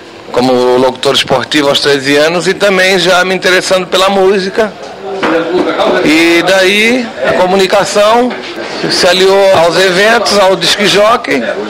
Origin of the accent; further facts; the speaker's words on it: Florianópolis, Santa Catarina, Brazil; Aí começava as festas lá no meu bairro, em Coqueiros, nossas festas particulares, eu botava o som, que era o som da rádio. E fui gostando, entrei e aí comecei a tocar em festas profissionais em Floripa.